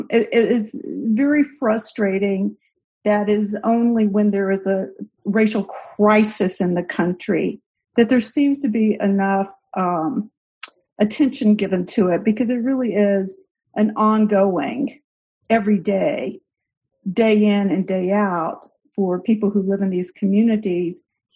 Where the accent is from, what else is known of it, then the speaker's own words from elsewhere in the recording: the South, United States; now in Chicago, United States; I grew up in the South as well, and so all of this seems very familiar in a way, in a big way. But I also live on the South Side of Chicago and have since the 1980s.